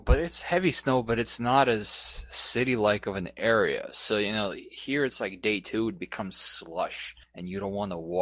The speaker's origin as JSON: {"language": "English", "region": "New York", "country": "United States", "said": "I'm from New York."}